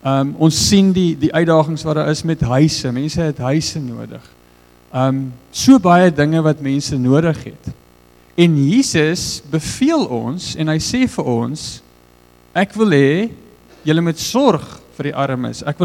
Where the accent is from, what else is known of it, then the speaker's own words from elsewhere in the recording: Free State, South Africa; now in Cape Town, South Africa; ons kom uit die Vrystaat uit en dis nie wat op my hart is nie. Maar altyd as ek terugkom van daar af, dan sukkel ek om weer teenwoordig te raak in die Kaap, want ek bly maar 'n ou Vrystaatertjie